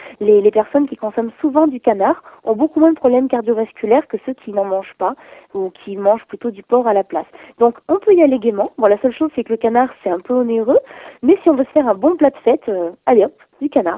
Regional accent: Nice, Provence-Alpes-Côte d'Azur, France; parce que moi je suis niçoise

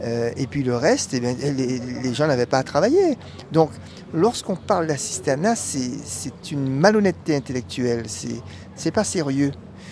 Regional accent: French Antilles, France; ce que nous sommes, des Antillais, hein, puisqu'on aurait pu, périr, nos parents auraient pu périr dans le bateau et puis on n'aurait pas été là.

